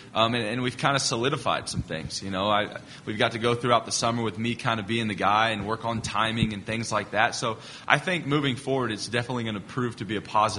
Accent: San Antonio, Texas, United States; I'm from Texas. I'm a San Antonio guy.

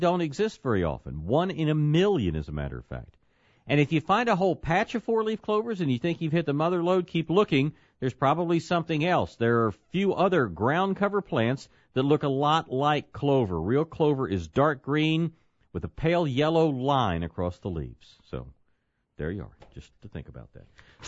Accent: Scotland, United Kingdom; Well, you see, but I'm Scottish.

